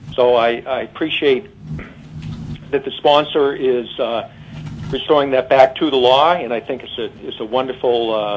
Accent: Eagle River, Alaska, United States; from Eagle River, representing Alaska laborers

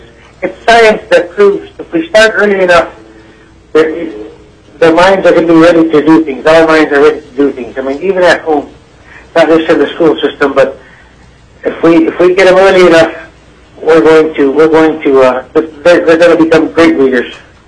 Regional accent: Kotzebue, Alaska, United States; I'm born and raised in Kotzebue.

